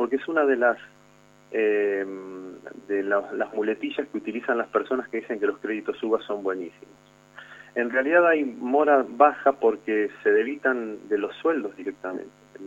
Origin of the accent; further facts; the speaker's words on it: Argentina; quienes lo acompañamos, que somos todos los argentinos que vivimos en este hermoso país, cree planes de contingencia.